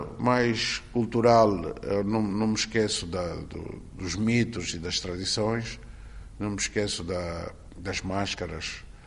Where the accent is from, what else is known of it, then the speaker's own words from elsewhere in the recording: Sanza Pombo, Uíge, Angola; born there; Sim, eu sou, nasci em Sanzampombo, com todas as influências